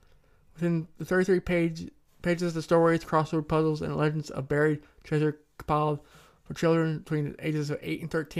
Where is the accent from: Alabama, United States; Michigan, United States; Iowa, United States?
Iowa, United States; headed west, bound for my hometown for a reunion. It was mid-morning and the sun was behind us. The countryside there, like most of central Iowa, is cornfields